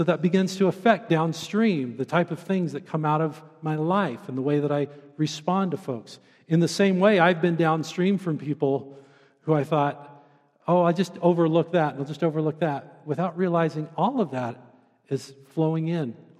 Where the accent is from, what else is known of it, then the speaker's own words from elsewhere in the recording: Oregon, United States; now in Grand Junction, United States; Growing up in Central Oregon, it's real similar to living here in Grand Junction.